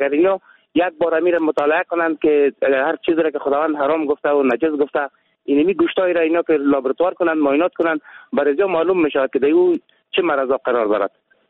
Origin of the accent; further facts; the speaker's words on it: Badakhshan, Afghanistan; از بدخشان هستم